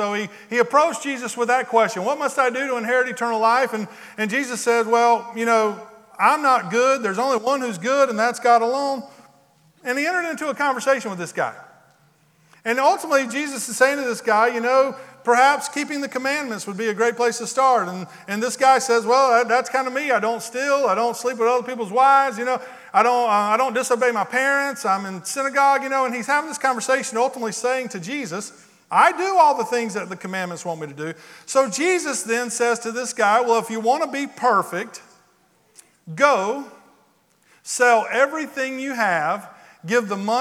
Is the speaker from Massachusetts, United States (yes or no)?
no; South Carolina, United States; I grew up in South Carolina